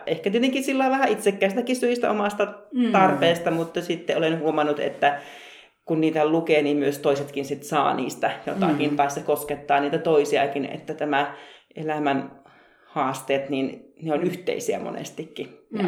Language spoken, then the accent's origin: Finnish; Oulu, North Ostrobothnia, Finland; tulee ihan lapsuudesta. Ollaan lapsena käyty seuroissa Oulussa ja sitten kesäseuroissa.